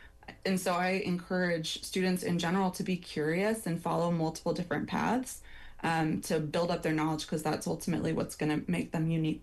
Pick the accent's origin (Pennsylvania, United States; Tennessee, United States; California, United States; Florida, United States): California, United States; My family's in winemaking. I'm from California originally.